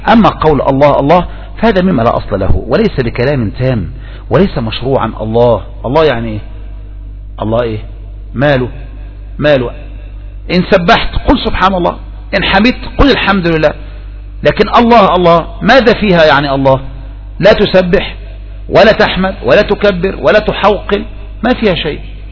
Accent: Egypt; ولهذا نحن لا نعاني في لهجتنا, لا نعاني في هذه المجتمعات, كل يعرف ايه لهجتنا

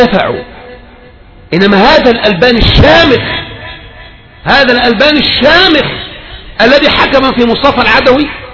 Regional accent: Egypt; احنا من مصر يا اخوان، احنا من مصر، لسه من مصر يا اخواني موجود.

